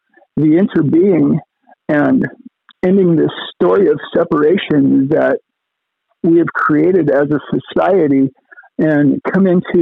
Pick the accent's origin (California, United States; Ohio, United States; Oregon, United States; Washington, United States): Washington, United States; born there; I'm a transgender female. I was born in Eastern Washington in the 60s.